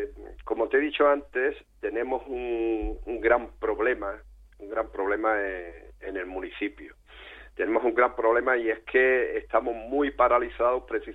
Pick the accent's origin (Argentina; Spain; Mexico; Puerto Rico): Spain; Carratraca, Andalusia; yo soy una persona nacida en Carratraca. Me importa todo lo que mi pueblo, todo lo que en mi pueblo ocurra